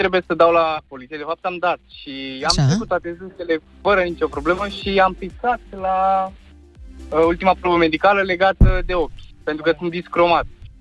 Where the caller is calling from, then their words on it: Slatina, Olt County, Romania; din Slatina.